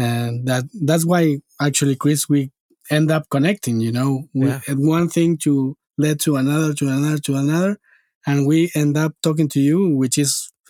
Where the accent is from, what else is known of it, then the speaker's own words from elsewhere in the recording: Argentina; And we're here from Argentina.